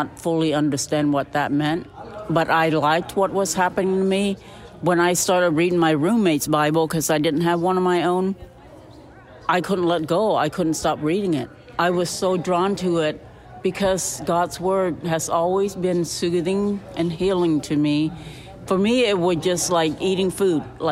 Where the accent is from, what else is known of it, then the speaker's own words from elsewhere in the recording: Cambodia; I did. I was born in Buddhism.